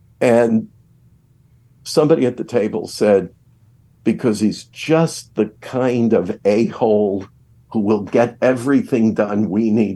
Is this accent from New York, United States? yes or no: yes; Buffalo, New York, United States; in my hometown of Buffalo, New York in those days.